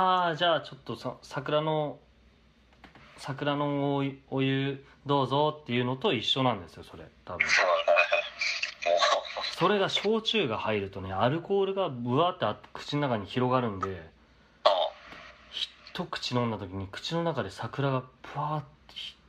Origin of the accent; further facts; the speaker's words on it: Inzai, Chiba, Japan; 僕の昔住んでた印西市出身の僕が言うのは